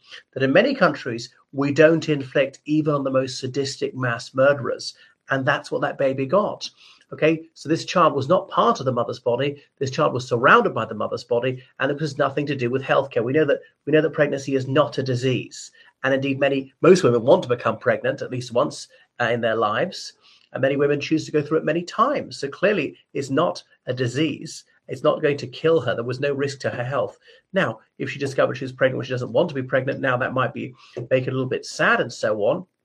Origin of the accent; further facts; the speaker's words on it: Ireland; o everybody … from Ireland.